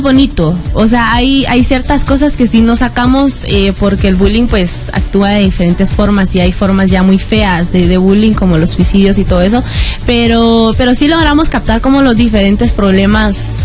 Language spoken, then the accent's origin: Spanish; Guatemala; born there; Mi mamá es guatemalteca y española, y mi papá es 100% chino, nací en Guate. Entonces soy como 50 china, algo española y otro por ciento guatemalteca.